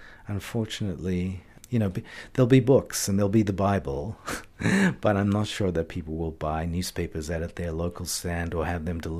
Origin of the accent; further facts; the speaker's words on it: South Africa; now in Israel; growing up in South Africa, I went, obviously, in apartheid South Africa, I went to journalism school at a place called Rhodes. And then when I came to Israel